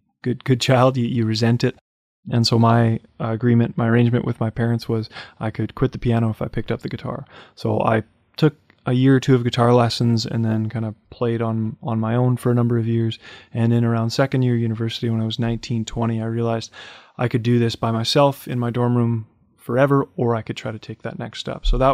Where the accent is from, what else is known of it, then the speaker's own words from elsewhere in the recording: Winnipeg, Manitoba, Canada; Yeah, so I grew up in Winnipeg. I was born in Winnipeg.